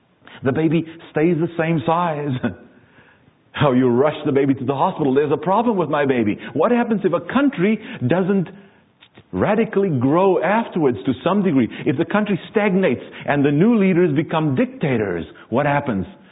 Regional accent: South Africa; As I've mentioned before, I was born and raised in the Republic of South Africa.

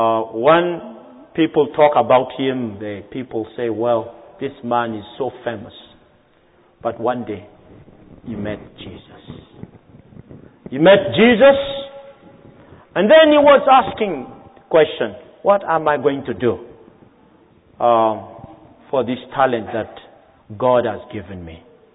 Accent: Madagascar; I'm originally from Madagascar, that island.

